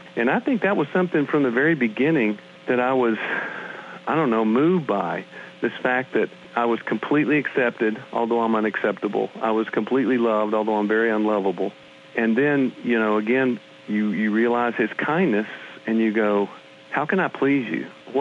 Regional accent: Nashville, Tennessee, United States; born or raised there

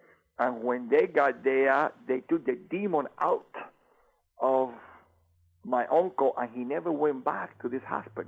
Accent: Cuba; I had a mother who was a witch. She was a medium. All these demons went through her. I am from Cuba.

